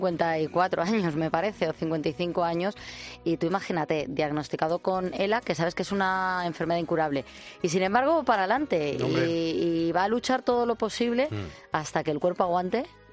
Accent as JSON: {"language": "Spanish", "town": "Bilbao", "region": "Basque Country", "country": "Spain", "said": "Soy de Bilbao, por eso lo del puñadito de frutos secos."}